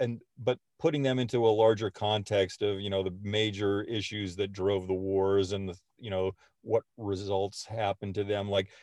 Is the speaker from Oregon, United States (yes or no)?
no; California, United States; both my parents are English, and although I grew up in California, we would always go back to England to visit family.